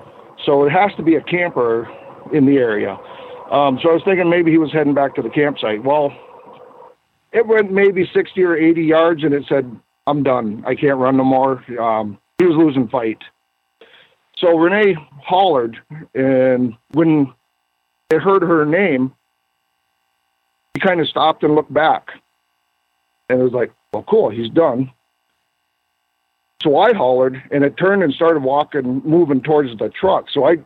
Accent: Michigan, United States; No. Okay. I'm from Michigan.

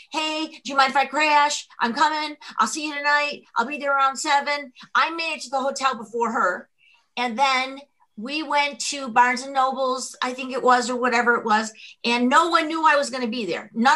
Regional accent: Detroit, Michigan, United States; So when I said … from Detroit, and he said it that way

